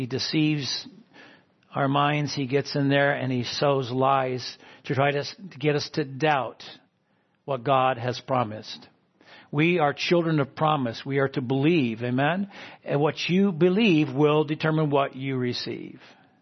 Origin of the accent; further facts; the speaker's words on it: New England, United States; I'm from New England, so I know all about snow, and that's why I like the Northwest